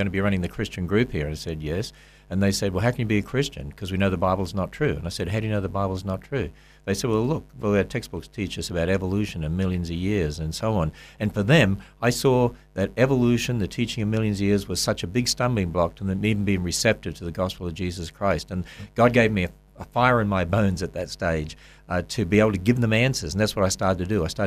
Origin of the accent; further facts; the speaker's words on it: Cairns, Queensland, Australia; born there; Actually, I was born in Cairns